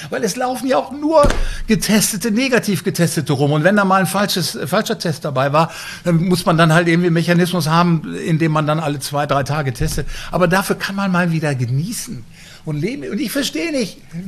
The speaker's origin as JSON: {"language": "German", "town": "Münster", "region": "North Rhine-Westphalia", "country": "Germany", "tie": "born there", "said": "Also Münsterländer, ich bin auch in Münster geboren"}